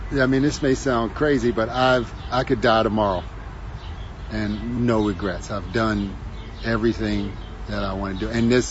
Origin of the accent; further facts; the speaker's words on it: Louisville, Kentucky, United States; It's my hometown. My neighborhood, Smoketown, the history, my family. It's my hometown.